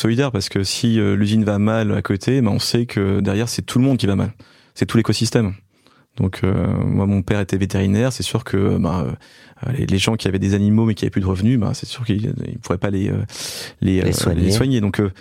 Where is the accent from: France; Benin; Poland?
France; Belfort, Bourgogne-Franche-Comté; born there; Je suis né en fait à Belfort, donc dans l'est de la France, qui est une zone qui a été assez bouleversée par des crises industrielles.